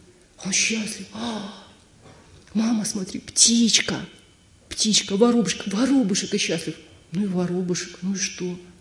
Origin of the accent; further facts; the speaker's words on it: Magnitogorsk, Chelyabinsk Oblast, Russia; now in Sredneuralsk, Russia; из которого я приехала в Среднеуральский монастырь, из Магнитогорска, это очень крупный, достаточно крупный город.